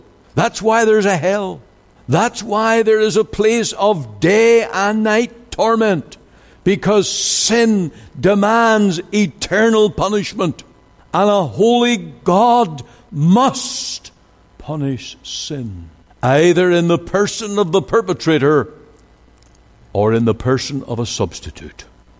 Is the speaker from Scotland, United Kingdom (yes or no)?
no; Northern Ireland, United Kingdom; In August 15th, 1988, in my hometown where I grew up, exploded a 500-pound bomb that was set by a group calling themselves the Real IRA.